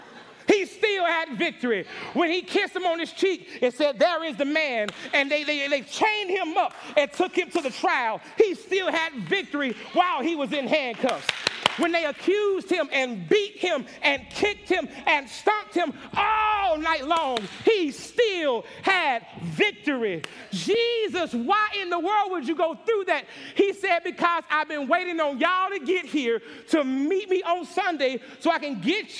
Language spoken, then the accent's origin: English; United States; Now listen, I'm originally from America.